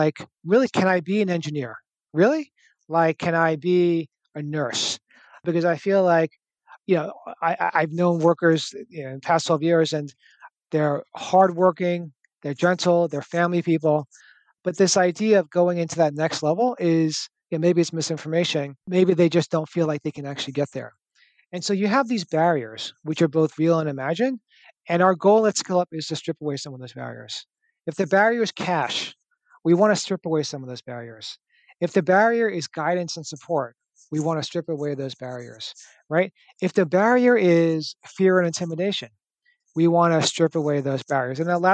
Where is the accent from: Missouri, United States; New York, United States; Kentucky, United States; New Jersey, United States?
New York, United States; New York City; I come from New York City.